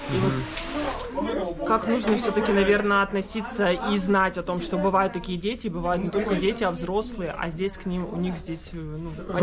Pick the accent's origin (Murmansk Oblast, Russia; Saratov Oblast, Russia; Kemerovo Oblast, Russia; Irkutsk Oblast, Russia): Irkutsk Oblast, Russia; Irkutsk; А я из Иркутска.